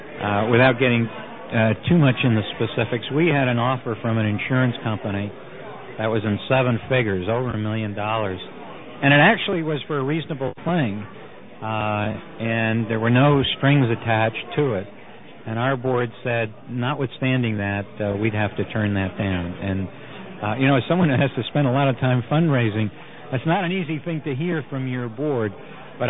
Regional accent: Virginia, United States; Mark, I'm from Virginia. I live in Virginia.

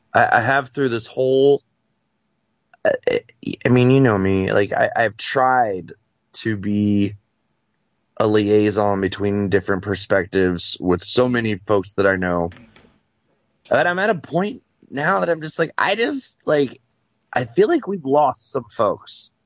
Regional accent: Virginia, United States; I come from the Shenandoah Valley, and I have people that I love and respect and grew up

